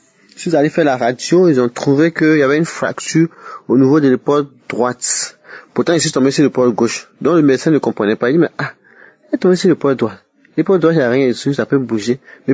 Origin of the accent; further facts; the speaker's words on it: Côte d’Ivoire; Je suis une Ivoirienne de 62 ans et je vis en Côte d'Ivoire.